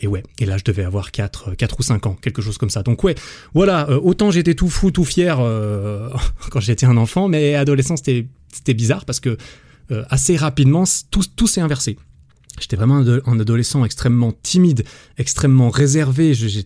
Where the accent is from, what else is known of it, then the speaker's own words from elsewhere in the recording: Switzerland; born there; 1991. J'ai bientôt 30 ans, d'ailleurs, du coup. J'ai un grand frère, j'ai une petite sœur. Je suis né en Suisse de mes deux parents